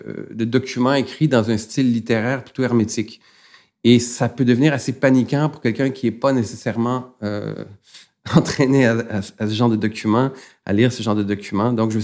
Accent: Montreal, Quebec, Canada; now in Laval, Canada; Je suis arrivé à Laval pour une raison très particulière. C'est-à-dire que moi, je suis né à Montréal, j'ai pratiquement toujours vécu à Montréal.

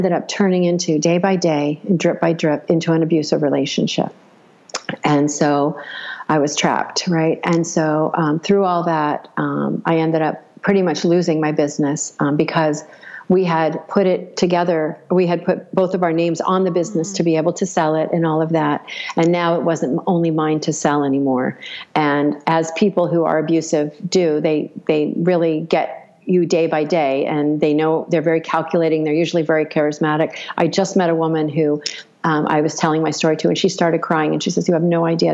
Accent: Los Angeles, California, United States; born there; also born or lived in San Diego; I was born in the California, LA area, went to school in San Diego.

